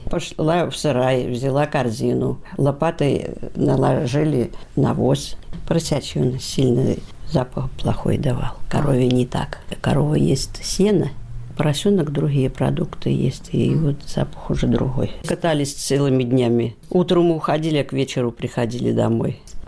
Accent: Milenino, Kursk Oblast, Russia; born there; Я родилась в Курской области Фатежского района, село Миленина.

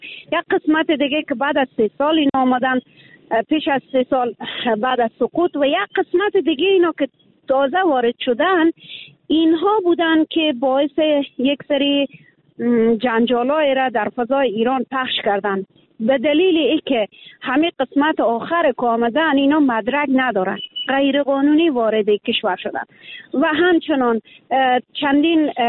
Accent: Afghanistan; now in Iran; به عنوان یک افغان همیشه دفاع کردم از وطن خود

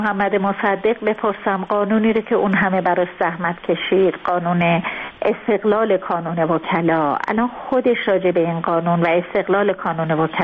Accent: Langarud, Gilan, Iran; خب ما خودمونم خب شمالی هستیم، ما نگرودی هستیم.

